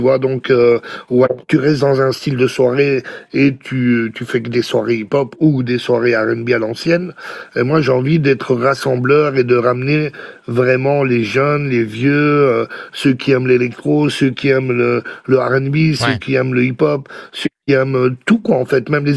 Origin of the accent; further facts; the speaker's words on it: Brussels, Brussels-Capital Region, Belgium; je me considère un peu comme franco-belge, plus que belge même si, voilà, je veux dire, je viens de Belgique, de Bruxelles